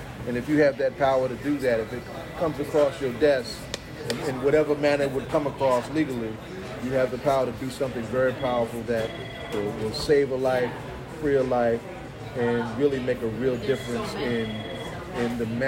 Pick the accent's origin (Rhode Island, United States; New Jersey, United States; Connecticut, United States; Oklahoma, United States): New Jersey, United States; A lot of folks are from Philly. I'm from Jersey and whatnot.